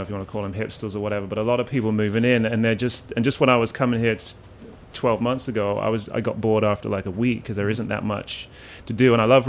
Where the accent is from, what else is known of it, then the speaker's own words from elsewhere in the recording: South East England, United Kingdom; now in -; I grew up in Oxfordshire.